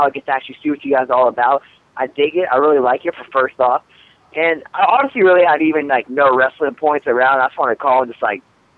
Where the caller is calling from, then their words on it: California, United States; What up? It's … from California.